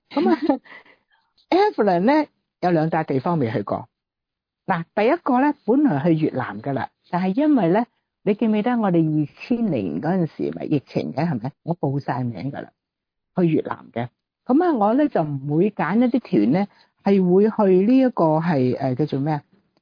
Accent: Guangdong, China; 因為我哋廣東人咧就學國語咧都容易啊嘛

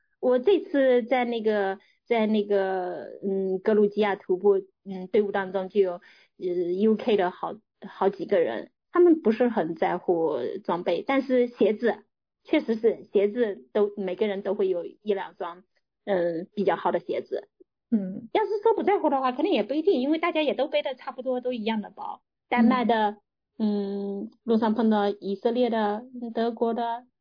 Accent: southern China, China; 因为我是南方人

